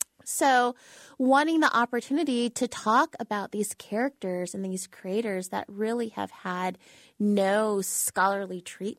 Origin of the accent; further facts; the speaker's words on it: San Jose, California, United States; also born or lived in Wheat Ridge, Colorado; I grew up mostly in California. I'm from Colorado, a suburb of Denver called Wheat Ridge. So I generally just say I'm from Denver, but mostly raised in California in the Bay Area in San Jose.